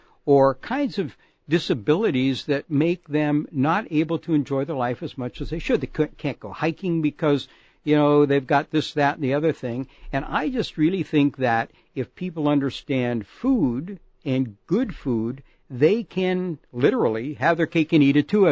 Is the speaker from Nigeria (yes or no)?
no; the Prairies, Canada; moved away as an adult; now in Tucson, United States; Well, I'm not actually. Actually, I'm from the Canadian prairies originally, but ended up in Tucson in graduate school in the late 60s and never could get the old Pueblo out of my blood.